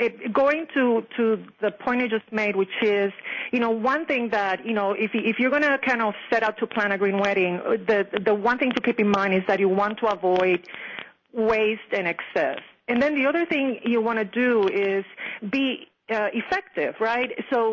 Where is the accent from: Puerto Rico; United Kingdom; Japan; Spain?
Puerto Rico; also born or lived in Los Angeles; I'm from Puerto Rico, so I had a small wedding in Puerto Rico for my relatives there, and then I had a big party for my friends in California when I used to live in L.A.